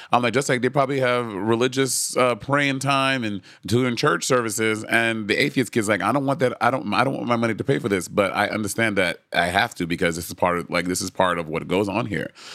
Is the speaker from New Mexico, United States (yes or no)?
no; Brooklyn, New York, United States; Okay, I was from Brooklyn, New York.